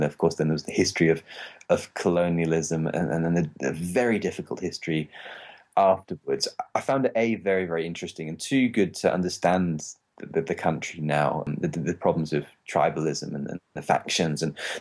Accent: England, United Kingdom; now in Austria; I'm from England where there's a Premier League football league

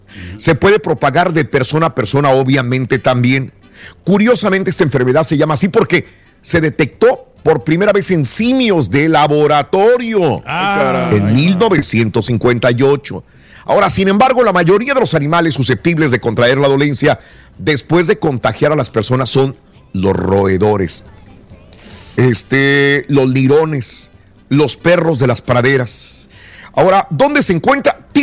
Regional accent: Mexico; now in United States; venimos de México.

